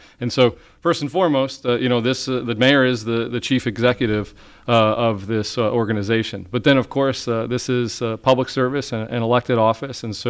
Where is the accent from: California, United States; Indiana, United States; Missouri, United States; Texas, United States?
Indiana, United States; South Bend; I did move away for 10 years, but I was born and raised in South Bend.